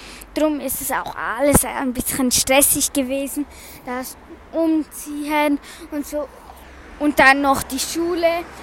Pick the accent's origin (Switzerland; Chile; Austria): Switzerland; Also, ich bin ja Schweizerin, aber ich mache einfach den Podcast auf Deutsch